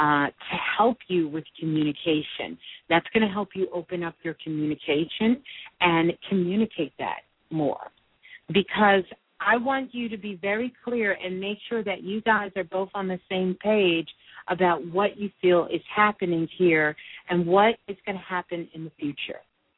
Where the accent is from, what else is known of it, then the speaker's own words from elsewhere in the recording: Brooklyn, New York, United States; born there; That's my birthplace, my human birthplace is Brooklyn.